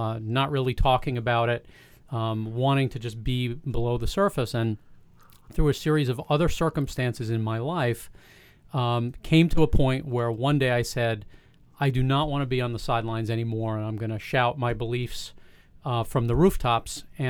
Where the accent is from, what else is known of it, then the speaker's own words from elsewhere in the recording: New York City, New York, United States; Well, I grew up in New York City without guns.